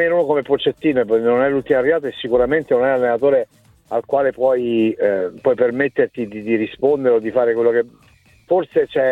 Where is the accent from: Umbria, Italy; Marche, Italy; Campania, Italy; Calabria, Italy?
Calabria, Italy; Tropea; sono a Tropea, al mio paese